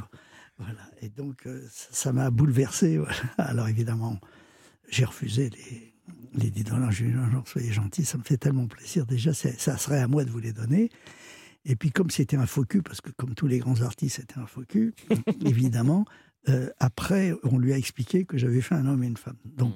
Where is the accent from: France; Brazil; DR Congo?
France; Paris, Île-de-France; Vous savez, moi, je suis un Parisien. Je suis né à Paris.